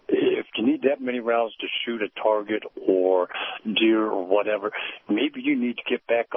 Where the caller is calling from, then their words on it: Colorado, United States; Yeah, I'm from Colorado. Just to let you know, I am a disabled veteran of the Army from several wars ago